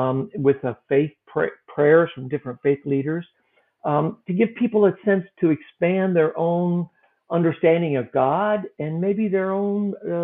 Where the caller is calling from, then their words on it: Carmel, Indiana, United States; Well, I live in Carmel, Indiana, which is a suburb of Indianapolis, Indiana.